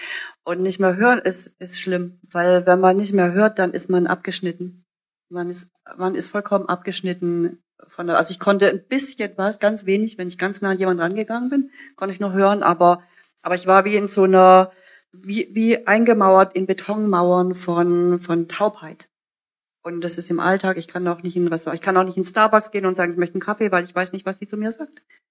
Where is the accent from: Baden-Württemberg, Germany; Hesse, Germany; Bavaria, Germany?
Baden-Württemberg, Germany; Bad Mergentheim; Ich komme ja hier aus Baden-Württemberg, ich komme aus Baden-Mergentheim ursprünglich.